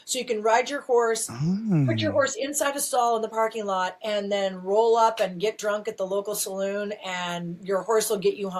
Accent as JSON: {"language": "English", "town": "Norco", "region": "California", "country": "United States", "tie": "born or raised there", "also_born_or_lived": "Long Beach", "said": "I was born in Long Beach, California, and lived in that Orange County area for the first 7 years. And then we moved to Norco, and which is this little cow town, an hour and about 15 minutes southeast of Los Angeles."}